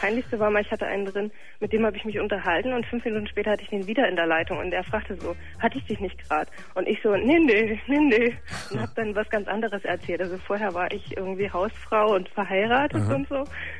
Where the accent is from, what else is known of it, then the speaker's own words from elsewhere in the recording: Leipzig, Saxony, Germany; ich komme aus Leipzig